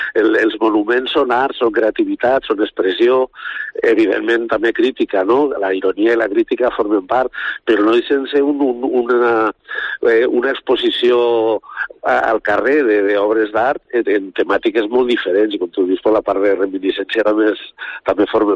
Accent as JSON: {"language": "Catalan", "region": "Valencian Community", "country": "Spain", "said": "som les falles del nord, o sea que estem al nord de la Comunitat Valenciana, ja molt a prop de Catalunya, però no per això som menys valencians, nosaltres sí som molt valencians"}